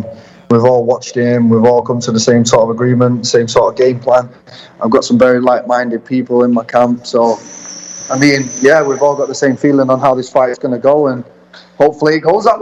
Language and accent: English; Manchester, North West England, United Kingdom; That's my home team. I'm from Manchester.